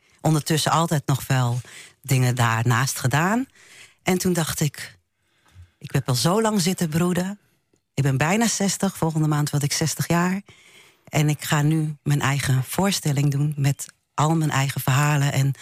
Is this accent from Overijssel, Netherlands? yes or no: yes; Deventer, Overijssel, Netherlands; Ik ben in Deventer opgegroeid. En ik kan hartstikke goed Deventer praten.